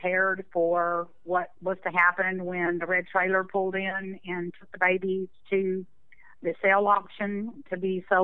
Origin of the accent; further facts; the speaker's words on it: Houston, Texas, United States; I'm a Houston girl. I was raised in Houston, Texas